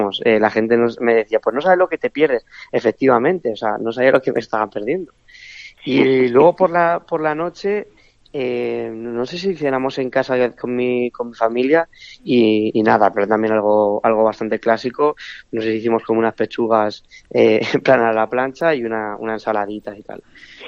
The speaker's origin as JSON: {"language": "Spanish", "town": "Alcázar de San Juan", "region": "Castilla-La Mancha", "country": "Spain", "tie": "born or raised there", "lives_now": "Madrid, Spain", "said": "En mi pueblo también es muy corriente pues ponerte una tapita en plan de gachas, de como de comida típica, ¿no? De allí, de mi pueblo, y la verdad que eso aquí en Madrid pues echa un poco de menos."}